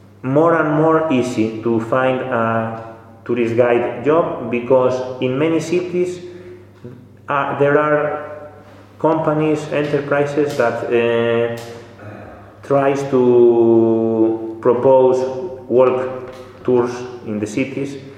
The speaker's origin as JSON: {"language": "English", "town": "Lugo", "region": "Galicia", "country": "Spain", "said": "I'm from Lugo."}